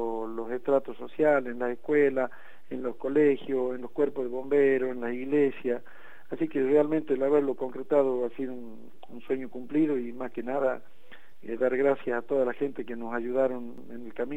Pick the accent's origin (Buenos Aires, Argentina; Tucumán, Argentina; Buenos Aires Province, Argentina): Tucumán, Argentina; Tafí Viejo; acá en Tafí Viejo, de donde soy yo